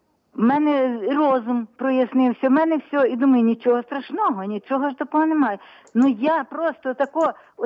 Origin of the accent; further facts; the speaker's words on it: Kamianets-Podilskyi, Khmelnytskyi Oblast, Ukraine; Я з Кам'янця-Подільського.